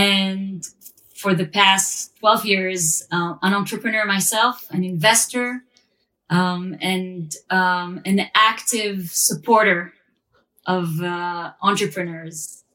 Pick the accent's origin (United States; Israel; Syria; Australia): Israel; also born or lived in Europe; So I'm 46 years old. I'm born and raised in Israel, but I did spend parts of my childhood in Europe.